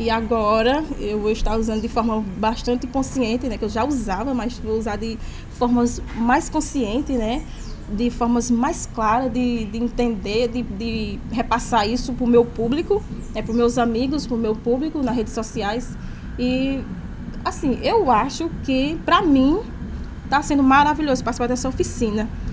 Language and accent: Portuguese; Mirandiba, Pernambuco, Brazil; sou lá de Mirandiba